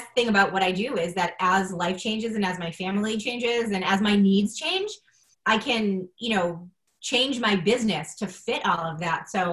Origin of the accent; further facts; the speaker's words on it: Boston, Massachusetts, United States; I'm from Boston.